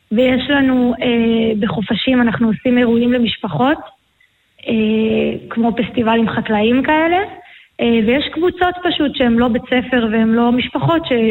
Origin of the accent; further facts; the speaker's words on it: Shomria, Southern District, Israel; אני גדלתי שם, לא, עכשיו אני גרה בסטוסיה, זה גם בדרום.